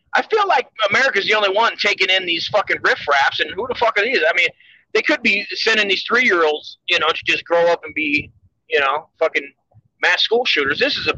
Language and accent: English; Brooklyn, New York, United States; We grew up together in Brooklyn. You know, we cut our teeth together on the mean streets.